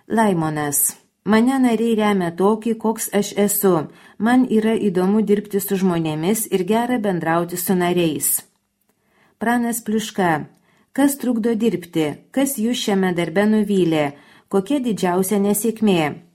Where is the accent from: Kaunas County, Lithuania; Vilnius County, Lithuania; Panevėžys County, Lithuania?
Panevėžys County, Lithuania; Biržai; man 26 metai, esu iš Biržų